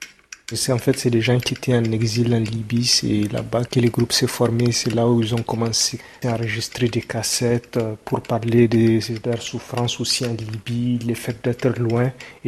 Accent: Agadez, Niger; Moi, je suis originaire d'Agadez. Je suis de la nouvelle génération de Touaregs sédentaires. Mais mes parents étaient nomades.

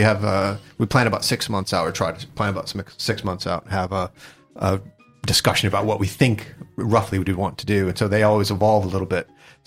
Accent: United States; Being American, we've got pretty much a thousand different ways of barbecue.

